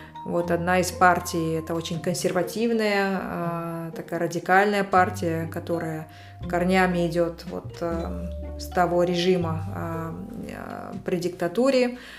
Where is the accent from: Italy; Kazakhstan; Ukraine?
Kazakhstan; moved away; Казахстан – это моя родина. Хотя я говорю, что я родилась в Советском Союзе, тем не менее, Казахстан – это моя родина, это страна, где живут мои родные, и часть моего сердца все равно всегда будет в Казахстане.